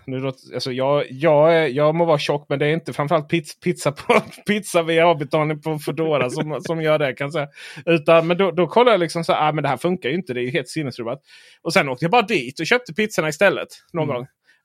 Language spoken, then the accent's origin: Swedish; Blekinge, Sweden; Jag är ju från Blekinge, jag vet ju hur puben fungerar